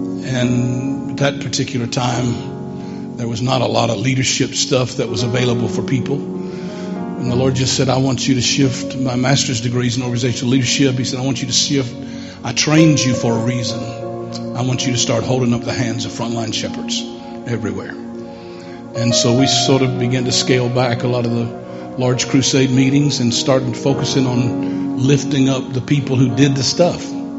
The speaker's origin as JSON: {"language": "English", "region": "Maryland", "country": "United States", "tie": "born or raised there", "lives_now": "Oklahoma City, United States", "said": "I'm from the East Coast. I was raised just outside of D.C. It was my home."}